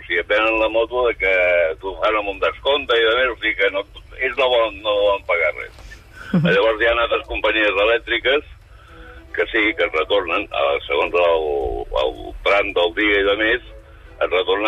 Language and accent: Catalan; Cervelló, Catalonia, Spain; De Cervelló.